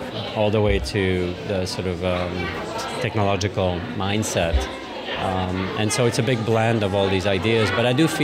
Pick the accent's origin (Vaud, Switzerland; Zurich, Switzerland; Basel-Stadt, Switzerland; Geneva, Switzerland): Vaud, Switzerland; Lausanne; The Ecal is from my hometown, and I'm very familiar with it, and I've lectured there.